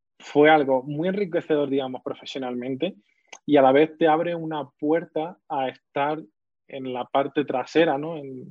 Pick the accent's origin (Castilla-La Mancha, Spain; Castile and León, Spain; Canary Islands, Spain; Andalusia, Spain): Andalusia, Spain; Benalmádena; born there; Yo nací en Benalmádena, un pueblo de Málaga, concretamente, que está en Andalucía, al sur de España.